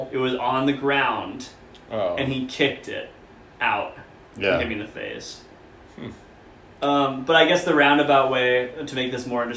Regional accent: Santa Barbara, California, United States; also born or lived in Camarillo; I'm from Santa Barbara, California, but for many reasons we won't need to get into, I went to sophomore high school in Camarillo, California.

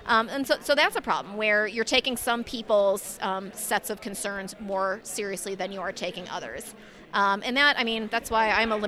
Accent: United States; I grew up in America and I thought that America was a free speech zone.

